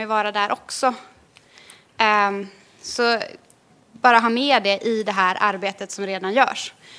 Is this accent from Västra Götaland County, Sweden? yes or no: yes; Tibro, Västra Götaland County, Sweden; du vet att jag är från Tibro.